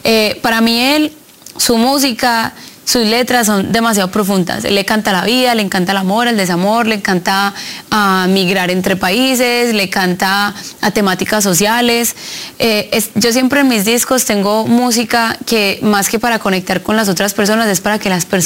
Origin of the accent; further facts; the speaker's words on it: Colombia; aunque soy latinoamericana, de otros países. Yo soy colombiana, en el disco tengo vallenato, en el disco puedes escuchar como varios guiños a mi país